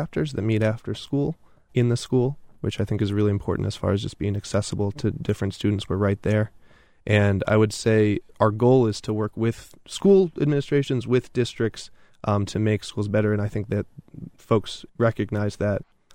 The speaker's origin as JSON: {"language": "English", "town": "Chicago", "region": "Illinois", "country": "United States", "said": "So I'm originally from Chicago, and I actually went to high school in a small private independent school."}